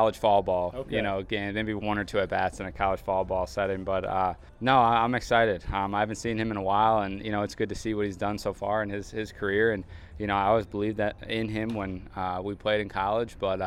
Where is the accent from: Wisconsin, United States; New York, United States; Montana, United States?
Wisconsin, United States; growing up in Wisconsin, I have played in some pretty cold games.